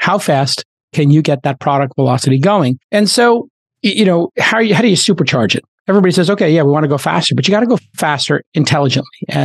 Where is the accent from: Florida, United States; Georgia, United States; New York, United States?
New York, United States; Brooklyn; I grew up in Brooklyn, we did some bad things